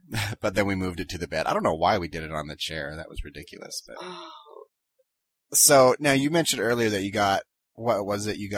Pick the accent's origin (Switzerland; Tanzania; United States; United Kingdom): United Kingdom; Yeah, I'm very British, but...